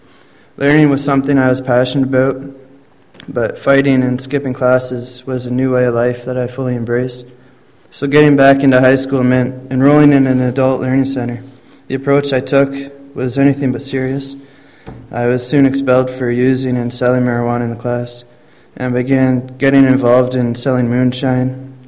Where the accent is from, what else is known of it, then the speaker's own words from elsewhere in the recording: Peterborough, Ontario, Canada; born there; I'm 26. I was born in Peterborough, Ontario. Being raised in a godly family, I remember living in rural areas